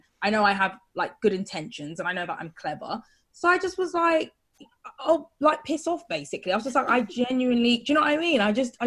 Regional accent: United Kingdom; growing up in Britain

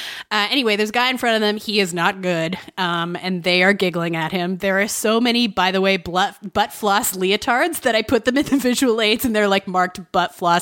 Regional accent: Canada; so this message has personal resonance for me, not just as a Canadian, but as a proud union laborer.

